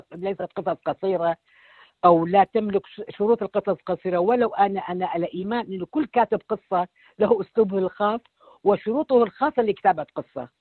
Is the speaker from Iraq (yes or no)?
yes; Iraq; ولكن يعني أولا كوني عراقية، يعني من سابع المساحيات وصل لغزة.